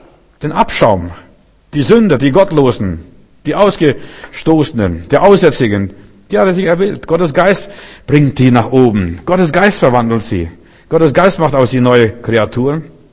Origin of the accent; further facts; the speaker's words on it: East Germany, Germany; Also derjenige, der im Osten groß geworden ist, das war der wilde Osten.